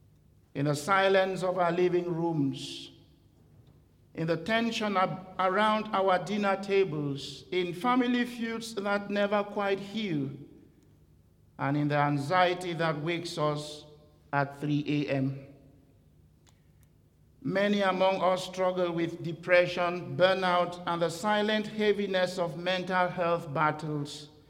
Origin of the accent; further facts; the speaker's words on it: Cameroon; and in my home country, Cameroon